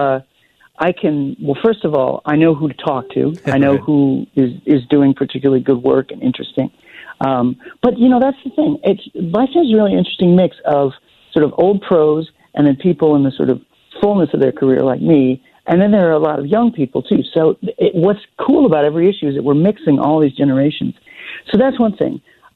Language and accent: English; Oak Park, Illinois, United States; I'm from Oak Park, and so I'm well aware of the improv scene in Chicago.